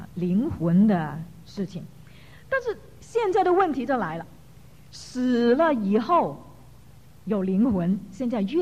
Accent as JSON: {"language": "Chinese", "country": "China", "said": "我们中国人"}